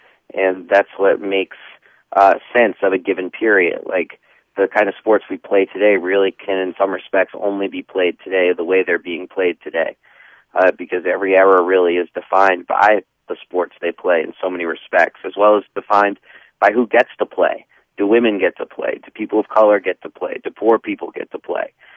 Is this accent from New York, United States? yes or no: yes; New York City, New York, United States; I grew up in New York City. I grew up a huge sports fan, played baseball, played basketball